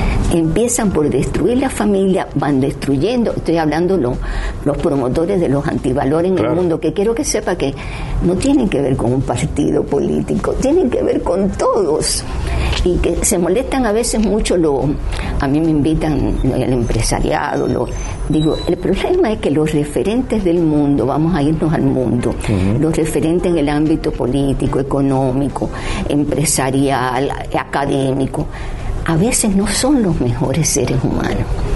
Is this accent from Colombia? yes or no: no; Cuba; No sé si es porque soy cubana